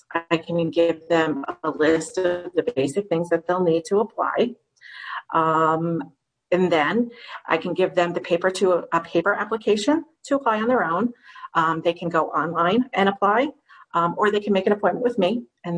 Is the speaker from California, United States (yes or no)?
no; Livingston Manor, New York, United States; Plus, I grew up in Livingston Manor, so it's rewarding for me to work in Sullivan County and, you know, help the people around my hometown.